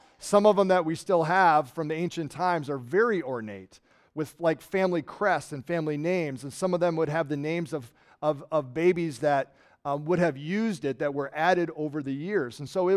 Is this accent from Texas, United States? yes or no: no; Hastings, Nebraska, United States; But we from Hastings, we know where Tom Osborne's from, right? We drive Tom Osborne Boulevard.